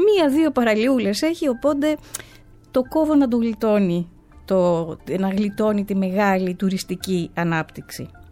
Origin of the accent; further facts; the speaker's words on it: Peloponnese, Greece; γιατί μεγαλώνοντας έχω ζήσει στην Αρκαδία, στα βουνά, που βλέπω τη θάλασσα.